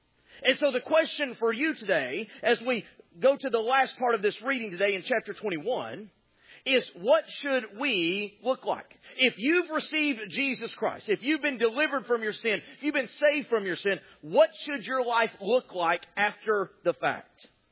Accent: Texas, United States; See, I grew up in Texas where the official tree is a telephone pole, but nonetheless, that's where I grew up.

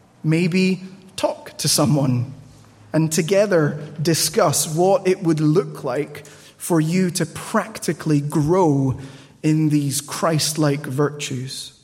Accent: Peru; It's really interesting. I grew up in Peru.

